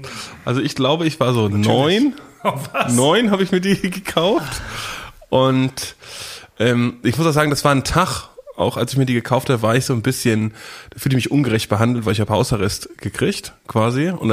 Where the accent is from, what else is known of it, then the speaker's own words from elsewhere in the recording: Northern Germany, Germany; ich bin ja aus der Kleinstadt aus Norddeutschland